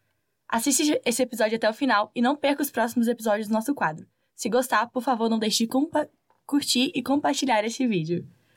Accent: Minas Gerais, Brazil; E eu vim do interior de Minas Gerais pra cá, pra poder fazer esse curso maravilhoso.

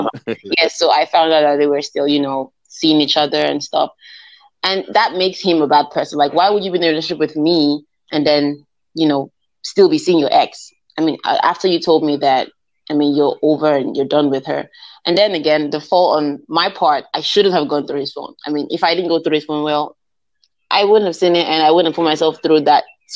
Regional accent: Nigeria

